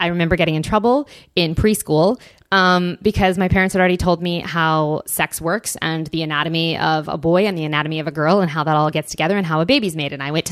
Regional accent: Bible Belt, United States; Growing up in the Bible Belt, that was not very fun

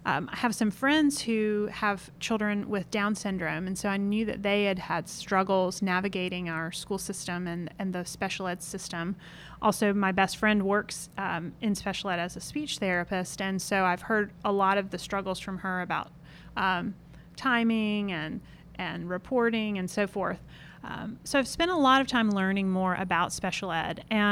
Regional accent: United States; as a practical person and as an American is we like to be the bosses of ourselves.

